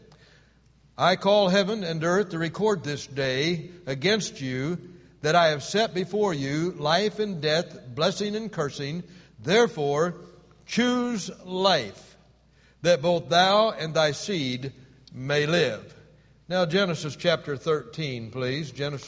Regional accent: Taylorville, Illinois, United States; born there; I was born in Taylorville, Illinois. You know why? I wanted to be near my mother.

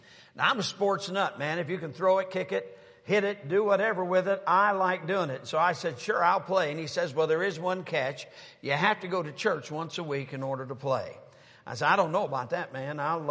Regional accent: Sturgis, Michigan, United States; I was brought up in Sturgis, Michigan, so that's not all that far from here, but I was brought up in a home of drinking and cursing.

